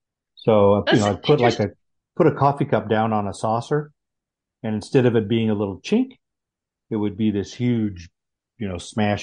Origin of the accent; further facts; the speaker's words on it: California, United States; Some would say it's because I grew up in California, and the definition of a California stop is that you just kind of slide up to it